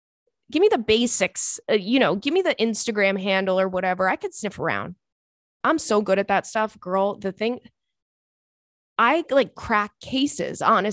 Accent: United States; It makes me feel very like dumb and silly as an American

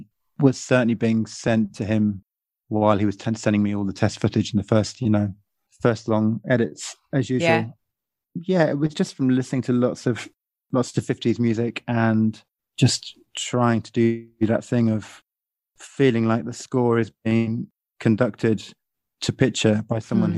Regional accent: England, United Kingdom; which, being English, you feel, you know, awkward about trying, going for.

